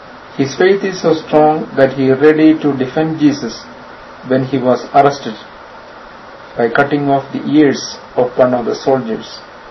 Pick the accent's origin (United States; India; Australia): India; I come from India, and these days we are having the monsoon rains.